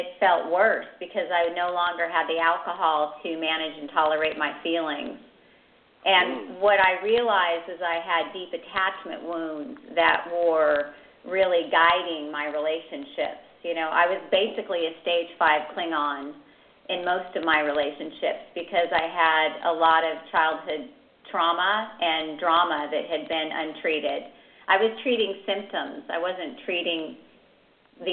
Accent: West Virginia, United States; I'm originally from West Virginia, so it's very common to have two

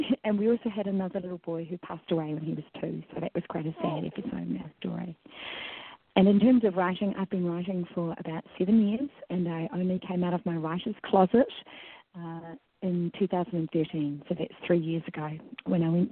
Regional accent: New Zealand; I grew up in New Zealand.

